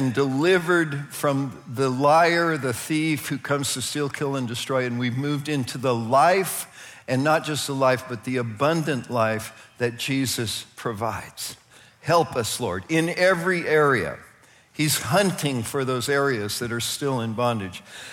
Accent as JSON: {"language": "English", "country": "United States", "said": "You know, and I'm American, you know, I hate regulations."}